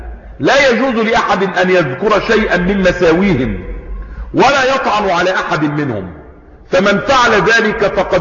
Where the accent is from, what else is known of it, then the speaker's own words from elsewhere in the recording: Egypt; يعني وجدنا برضو رجلا عندنا في مصر